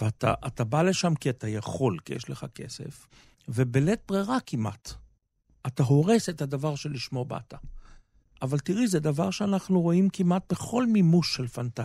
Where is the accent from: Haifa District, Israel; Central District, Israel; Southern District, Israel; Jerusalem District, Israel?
Jerusalem District, Israel; Jerusalem; אני ירושלמי, אני לא רק ישראלי, אני ירושלמי, את מבינה, זאת אומרת.